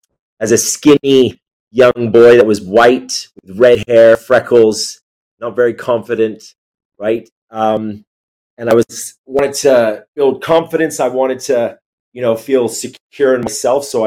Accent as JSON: {"language": "English", "country": "India", "tie": "born there", "accent": "Californian", "said": "So I was born in India."}